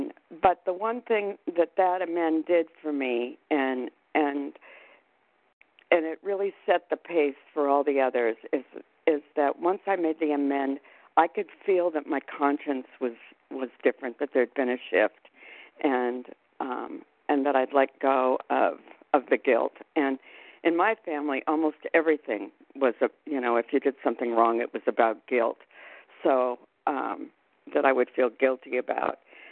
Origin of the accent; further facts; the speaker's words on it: Phoenix, Arizona, United States; I'm from Phoenix.